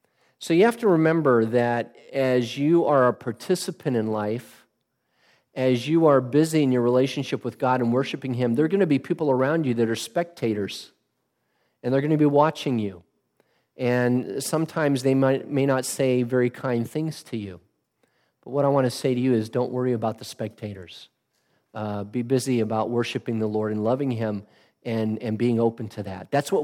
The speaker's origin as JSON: {"language": "English", "region": "California", "country": "United States", "tie": "born or raised there", "said": "I grew up in California, so I've been there before."}